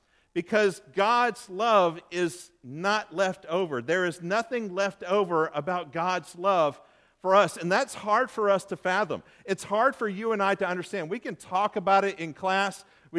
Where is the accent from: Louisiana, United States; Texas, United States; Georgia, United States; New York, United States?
Louisiana, United States; Lake Charles; When I was growing up in Lake Charles over in Louisiana, I loved going to my grandma's house